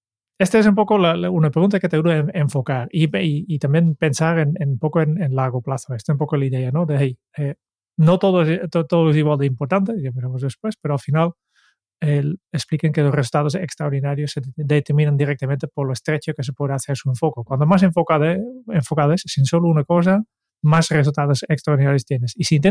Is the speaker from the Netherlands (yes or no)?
yes; Netherlands; Spanish is a second language; Yo soy holandés y en Holanda hace 20 años estaba muy popular